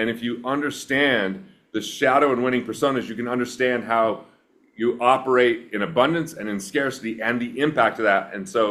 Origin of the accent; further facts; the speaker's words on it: Price, Utah, United States; I'm from Price, Utah. I don't even know how to speak English hardly.